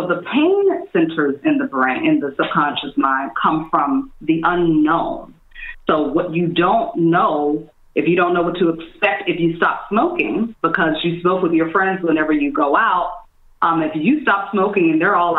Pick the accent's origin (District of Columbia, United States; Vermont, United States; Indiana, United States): District of Columbia, United States; Washington; also born or lived in New York City; now in Los Angeles, United States; I was traveling back and forth from LA to my hometown, DC.